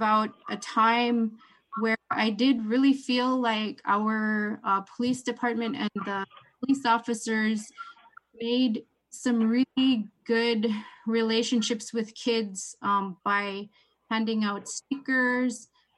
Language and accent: English; St. Mary's, Alaska, United States; now in Bethel, United States; I've been a resident of Bethel for going on 20 years. I'm originally from St. Mary's, but I live here, and my kids and we all identify Bethel as our home.